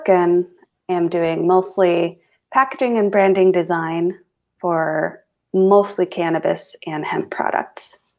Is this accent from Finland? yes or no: yes; Finland; English is a second language; And I'm originally from Scandinavia. I'm Finnish